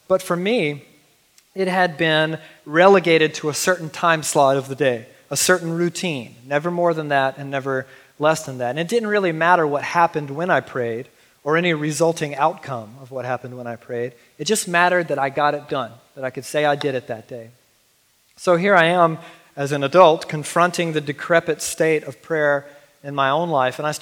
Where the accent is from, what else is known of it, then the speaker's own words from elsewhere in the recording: Georgia, United States; now in Portland, United States; See, I grew up in Southeast Georgia, as a lot of you guys already know, and I grew up in a zany, fundamentalist Southern Baptist church.